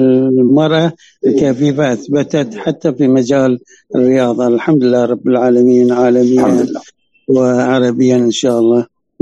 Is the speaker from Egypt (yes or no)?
no; Bahrain; احنا يمكن بالنسبة لنا كمعاقة يابت اللي عندنا في البحرين